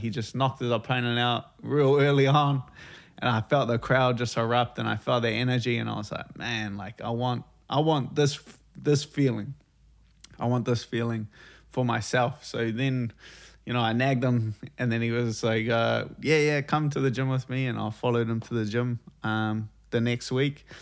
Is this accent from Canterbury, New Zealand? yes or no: no; Auckland, New Zealand; I'm from Auckland. Yeah, I'm Auckland, born and bred. Grew up in Mount Roskill.